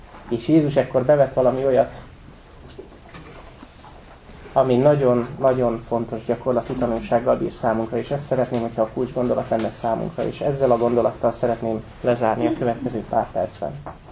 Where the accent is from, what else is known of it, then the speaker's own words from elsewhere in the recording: Békés, Hungary; Fel lehet ismerni a békési, a békisi, én Békés megyei vagyok, és nálunk inkább íbetűvel beszélek.